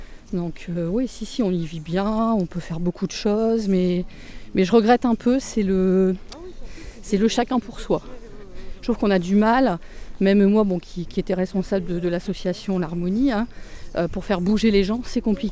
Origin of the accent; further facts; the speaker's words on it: Biache-Saint-Vaast, Hauts-de-France, France; born there; J'ai 48 ans et je suis née à Biache.